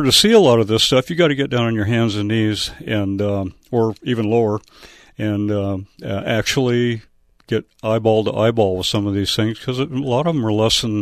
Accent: California, United States; I grew up in the Trinity Alps pretty much from the time I was just a little kid

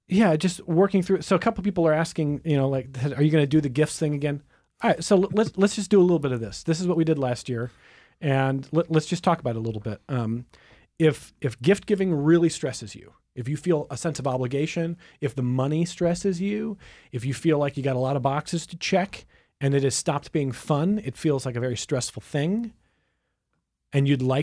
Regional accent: Cleveland, Ohio, United States; but I'm from Cleveland originally

